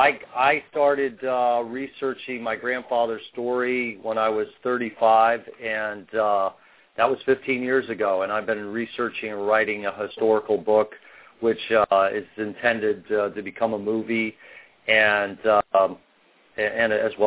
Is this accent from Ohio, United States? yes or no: no; West Palm Beach, Florida, United States; also born or lived in Detroit; I was born in Detroit and in 1959, and my parents actually moved to Florida when I was two. And you know, my grandfather at that time had just moved down to Palm Beach, Florida, and so basically grew up in Palm Beach, West Palm Beach area